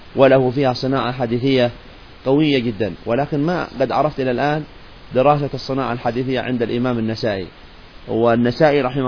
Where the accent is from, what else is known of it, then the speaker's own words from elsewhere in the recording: Yemen; وأما عندنا في اليمن فكانت مرجع الزيدية الذي كانوا زيود زمان قبل أن يدخل عليهم الرفض.